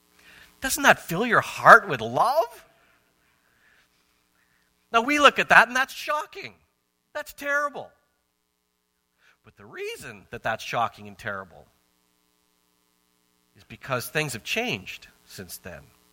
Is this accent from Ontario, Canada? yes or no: no; Marwayne, Alberta, Canada; I grew up in Farmingville, Alberta, okay? A little place called Marwane.